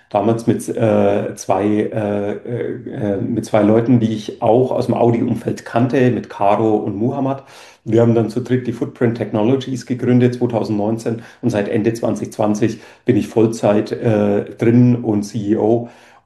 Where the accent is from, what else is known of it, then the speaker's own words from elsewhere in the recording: Bavaria, Germany; now in Berlin, Germany; wie die meisten meinem Zungenschlag entnehmen können, bin ich kein Berliner. Ich komme ursprünglich aus Oberfranken, das heißt aus der Ecke zwischen Nürnberg und Bayreuth.